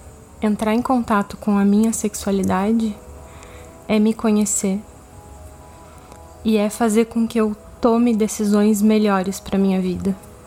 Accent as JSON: {"language": "Portuguese", "town": "Pelotas", "region": "Rio Grande do Sul", "country": "Brazil", "tie": "born or raised there", "also_born_or_lived": "China", "said": "Sou natural de Pelotas, no Rio Grande do Sul."}